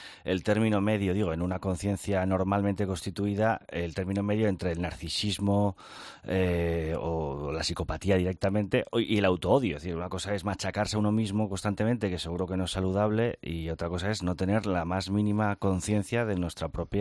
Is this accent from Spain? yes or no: yes; Castile, Spain; Es que pero si somos castellanos, Pilar.